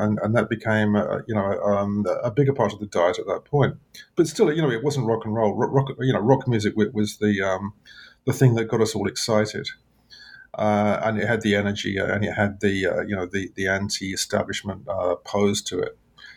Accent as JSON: {"language": "English", "region": "London", "country": "United Kingdom", "tie": "born or raised there", "said": "It was post-war. Britain was very poor at t"}